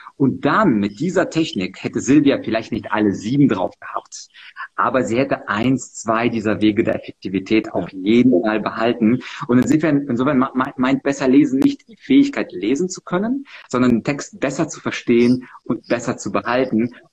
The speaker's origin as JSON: {"language": "German", "town": "Munich", "region": "Bavaria", "country": "Germany", "said": "ich bin ja aus München"}